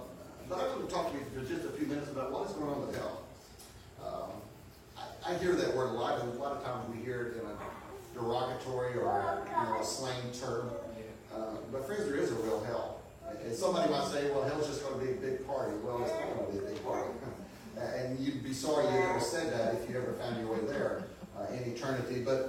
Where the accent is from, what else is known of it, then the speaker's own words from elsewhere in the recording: White House, Texas, United States; We had a gentleman in our church when I was growing up in White House, Texas, that his family was involved in church